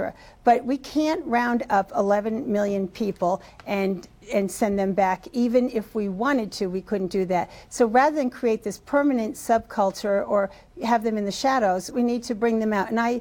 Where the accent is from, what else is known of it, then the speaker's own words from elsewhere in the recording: New Hampshire, United States; You know, we grew up in New Hampshire. We know plenty of people who hunt or who live in a rural area